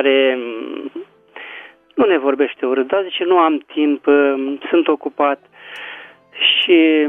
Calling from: Craiova, Dolj, Romania; și sunt din Craiova.

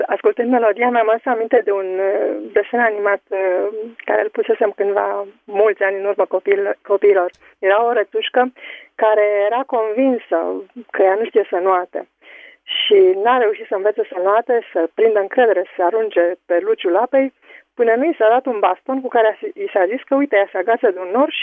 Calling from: Bucharest, Romania; sunt din București.

